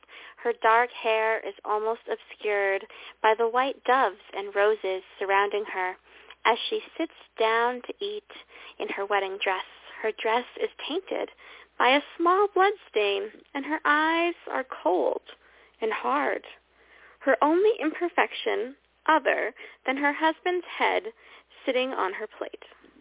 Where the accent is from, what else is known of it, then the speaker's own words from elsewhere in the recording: Canada; I'm Canadian.